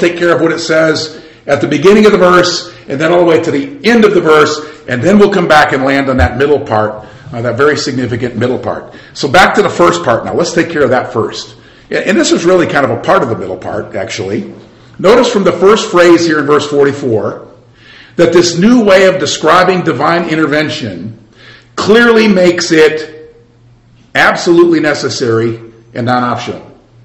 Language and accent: English; Michigan, United States; It happened all the time in the church I grew up in Michigan.